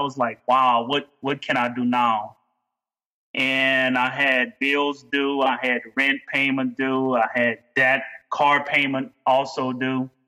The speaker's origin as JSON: {"language": "English", "region": "Louisiana", "country": "United States", "tie": "born there", "said": "And I was born in South Louisiana in a household. My parents were educators."}